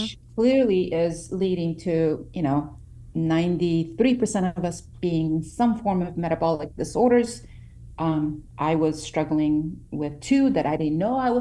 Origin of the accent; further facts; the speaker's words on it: United States; Because you know, growing up in the States, I grew up with Kate Moss being the Vogue cover